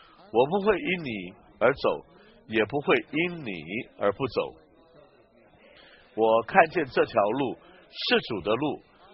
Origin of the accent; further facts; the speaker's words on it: northern China, China; 我们这两个人乃是彼此不同的，我是北方人，你是南方人。